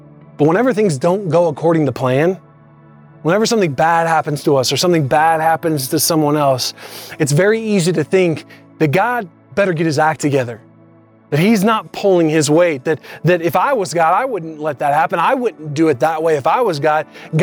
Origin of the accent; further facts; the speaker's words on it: Indiana, United States; Growing up in Indiana, you just didn't do that as often. It's just not like Colorado.